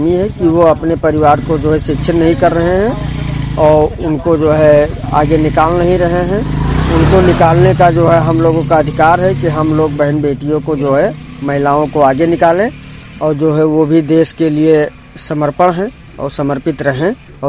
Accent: Ruknapur, Uttar Pradesh, India; Prayagpur रुकनापुर

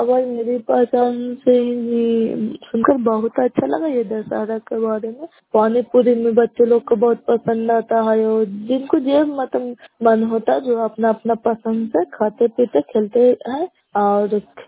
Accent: Bihar, India; नालंदा नगर Nausa block कैला पंचायत के निवासी हूँ।

